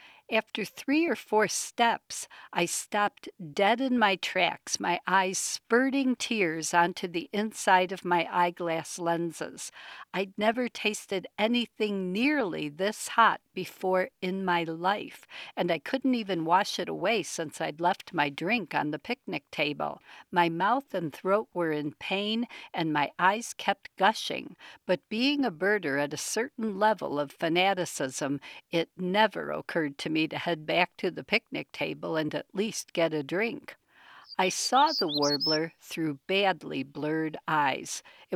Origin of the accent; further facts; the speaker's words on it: Chicago, Illinois, United States; also born or lived in East Lansing, Michigan / Madison, Wisconsin / northern Minnesota; I used to eat a lot of that growing up in Chicago, going to college in East Lansing, Michigan, and living in Madison, Wisconsin. But for the past 4 decades, I've been living in northern Minnesota